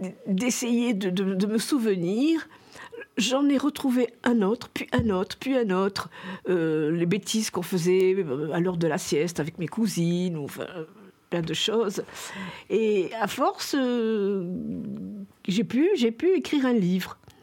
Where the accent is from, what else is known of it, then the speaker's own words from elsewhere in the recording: Tunisia; born there; Il y a toujours la Tunisie, parce que je suis née en Tunisie